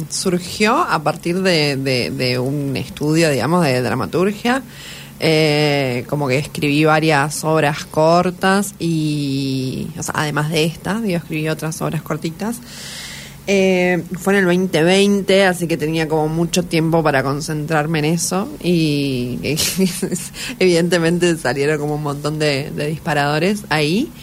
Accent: Posadas, Misiones, Argentina; yo soy de Posadas, por eso digo, o sea, que no viví en el campo

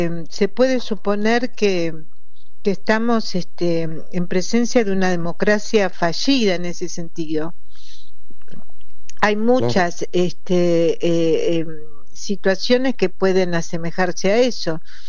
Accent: Argentina; como todo argentino de bien

